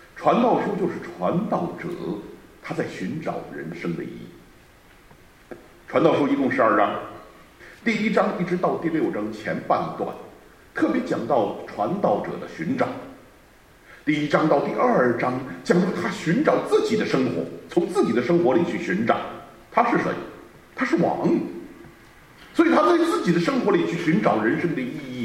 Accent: China; 我说是啊是啊是啊，我们中国人非常会吃

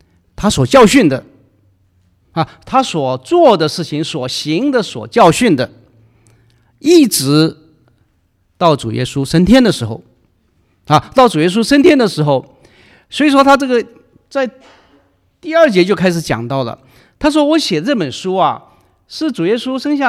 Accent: Guangdong, China; 我是广东人，不吃辣的

